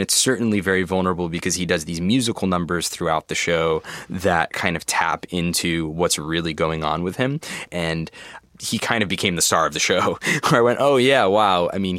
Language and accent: English; New Jersey, United States; I grew up in New Jersey and it was there was this like burgeoning emo rock scene.